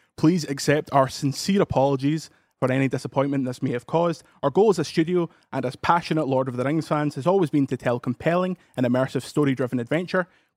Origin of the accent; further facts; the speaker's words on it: Paisley, Scotland, United Kingdom; I'm from Paisley, mate.